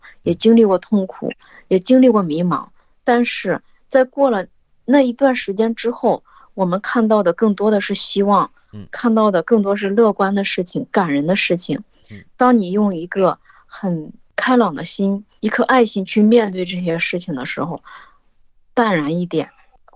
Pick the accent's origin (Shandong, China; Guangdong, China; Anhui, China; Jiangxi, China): Shandong, China; now in Wuhan, China; 我是山东人，留在武汉的